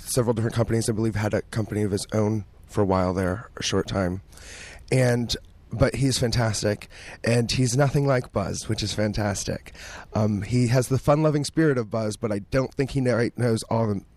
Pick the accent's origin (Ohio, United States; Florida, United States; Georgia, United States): Ohio, United States; Toledo; also born or lived in New York; Actually, I'm originally from Toledo, but I spent many, many years in New York.